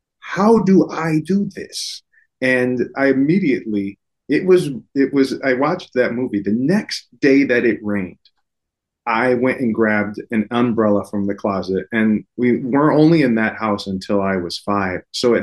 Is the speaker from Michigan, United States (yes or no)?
yes; Detroit, Michigan, United States; Did. I was born in Detroit.